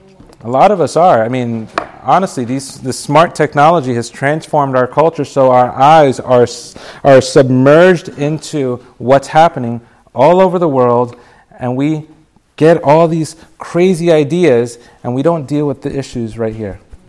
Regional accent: New York City, New York, United States; We have a saying growing up in the Bronx. We have a saying that we're in the hustle. The city life, New York is a hustle.

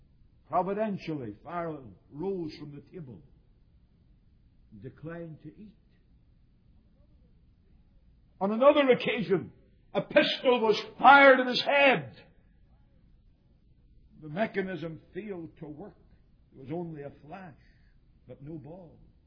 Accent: Ireland; and as an Irishman I appreciate this

